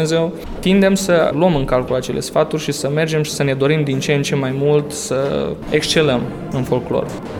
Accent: Gura Humorului, Suceava County, Romania; sunt din Gura Humorului, județul Suceava

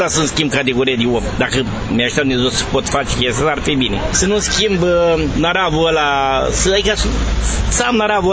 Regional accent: Botoșani, Botoșani County, Romania; Dar pentru că sunt din Botoșani.

